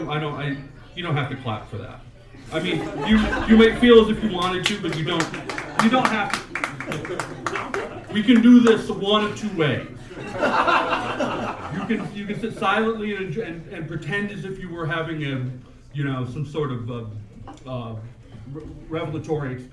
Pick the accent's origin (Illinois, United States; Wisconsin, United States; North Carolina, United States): Illinois, United States; Chicago; now in New York, United States; We both moved to New York. We're both from Chicago.